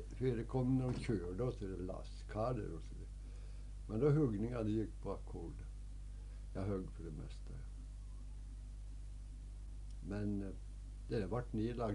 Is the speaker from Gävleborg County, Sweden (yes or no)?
yes; Ramsjö, Gävleborg County, Sweden; born there; Och jag är född uppe i Ramsjösocken, ja. Ligger 5 mil norr om Ljusdal.